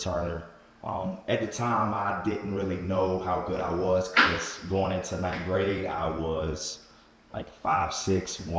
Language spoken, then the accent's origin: English; Decatur, Georgia, United States; now in Sandy Springs, United States; I'm from Decatur, Georgia. I reside now in Sandy Springs.